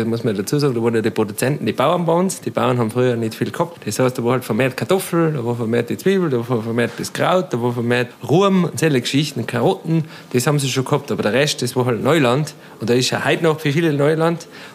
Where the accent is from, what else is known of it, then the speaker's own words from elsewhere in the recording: Tyrol, Austria; So wie bei uns in Tirol ist leider noch ein bisschen spärlich.